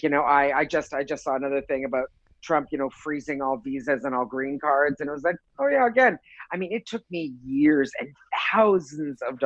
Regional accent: Canada; yeah, I'm Canadian, but I don't have anywhere to live.

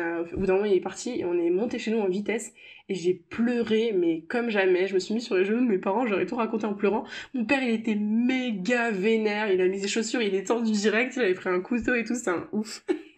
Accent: Paris, Île-de-France, France; Moi, je sais qu'en grandissant à Paris, il y a souvent des gens chelous quand même.

